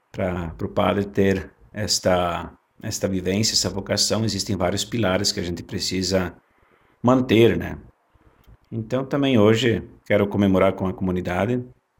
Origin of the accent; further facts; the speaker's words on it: São José do Inhacorá, Rio Grande do Sul, Brazil; na minha terra natal, São José do Inhacorá.